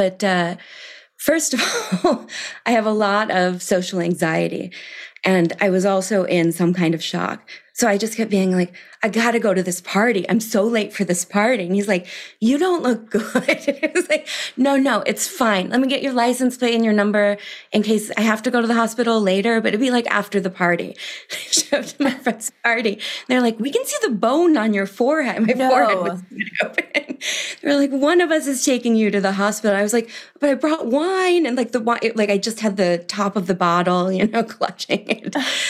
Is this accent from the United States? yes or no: yes; Milwaukee, Wisconsin, United States; But I grew up in Milwaukee, Wisconsin. I went to Brown.